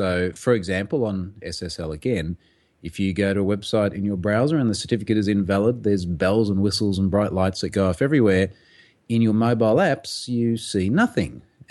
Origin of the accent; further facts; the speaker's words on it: Australia; I am, as you can probably hear, an Australian.